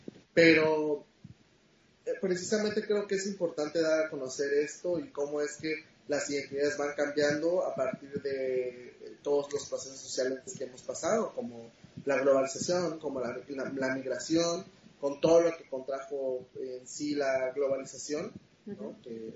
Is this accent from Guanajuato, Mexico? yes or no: no; Juchitán, Oaxaca, Mexico; Yo soy de Juchitán, Oaxaca, es decir, yo soy de Juchitán, Oaxaca, ¿no? Mi padre es oaxaqueño y mi madre es chiapaneca. Somos del sureste del país.